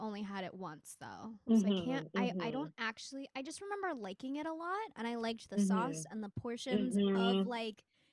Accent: Columbia, South Carolina, United States; I'm from Columbia, South Carolina.

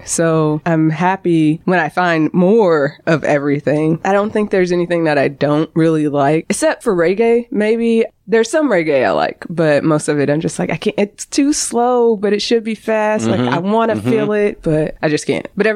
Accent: Louisville, Kentucky, United States; I was born and raised in Louisville.

